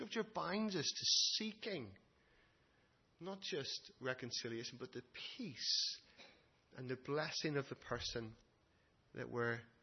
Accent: Northern Ireland, United Kingdom; I remember as a teenager growing up in Northern Ireland

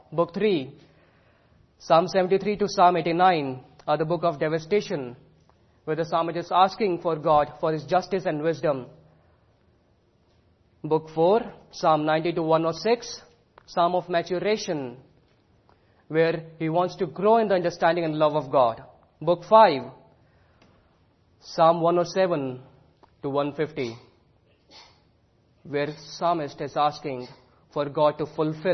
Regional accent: India; But again, the question comes, being an Indian, will I speak more about cricket?

